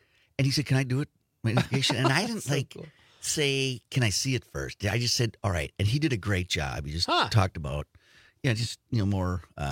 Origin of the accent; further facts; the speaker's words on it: Two Rivers, Wisconsin, United States; I grew up in Two Rivers, and our address was 2833 34th Street.